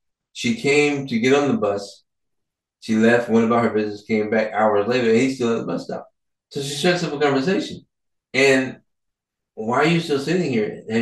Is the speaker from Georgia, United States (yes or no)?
yes; Georgia, United States; Like, I'm from Georgia. I think I told you this originally. I'm from Georgia.